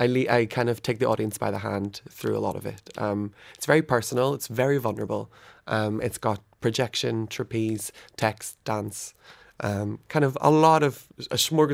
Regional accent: Belfast, Northern Ireland, United Kingdom; Mostly I grew up with the casual bomb scare, the blocked roads and like the communities that you weren't allowed to go near, or roads you couldn't walk down.

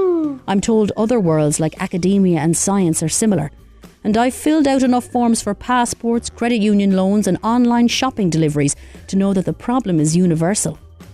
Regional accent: Galway, Connacht, Ireland; born there; I was born in Galway, but that's more to do with the lack of maternity services in Roscommon rather than any kind of allegiance to the place.

